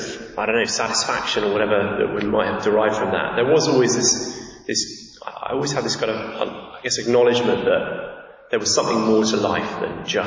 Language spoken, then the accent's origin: English; South West England, United Kingdom; I grew up in Dorset. That's down in the southwest of England. It's a beautiful place. We lived in the middle of a field.